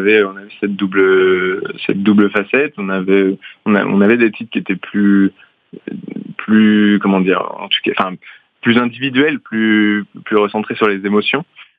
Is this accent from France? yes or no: yes; Pays de la Loire, France; nous, on vient tous les deux de familles d'agriculteurs, on vient de Vendée